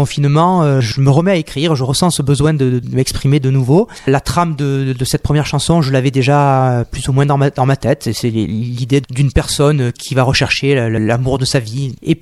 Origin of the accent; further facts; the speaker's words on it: Marseille, Provence-Alpes-Côte d'Azur, France; born there; je suis né à Marseille, en effet. Mais je dirais que j'ai des racines un petit peu éparpillées dans la Provence, puisque mon papa tenait un petit hôtel-restaurant à Bayonne, donc dans les Alpes de Haute-Provence.